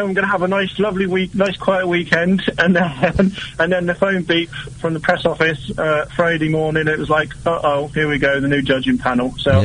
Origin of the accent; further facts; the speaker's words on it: Durham, North East England, United Kingdom; Yeah, I'm from Durham, yeah.